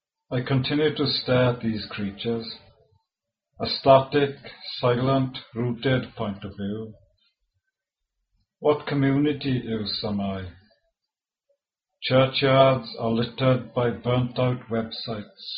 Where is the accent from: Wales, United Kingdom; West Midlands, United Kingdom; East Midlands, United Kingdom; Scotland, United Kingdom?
Wales, United Kingdom; first language Welsh; English is a second language; That is my native language, which is the Welsh language, and in the English language.